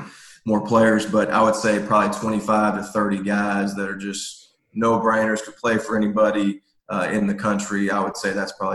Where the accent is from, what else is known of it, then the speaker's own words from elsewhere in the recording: Atlanta, Georgia, United States; just from me being over there and being through Dallas and growing up in Atlanta, I see the comparables.